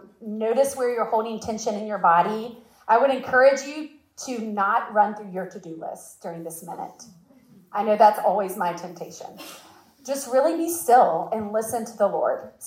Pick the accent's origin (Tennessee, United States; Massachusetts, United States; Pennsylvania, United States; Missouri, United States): Tennessee, United States; Knoxville; moved away as an adult; now in Charlotte, United States; I'm from Knoxville, Tennessee. I moved to Charlotte 17 years ago, originally to go on Young Life staff